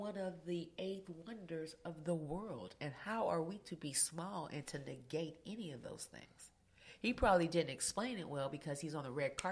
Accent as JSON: {"language": "English", "region": "California", "country": "United States", "tie": "born or raised there", "said": "Because the way I grew up in the Bay Area, and it's about character development."}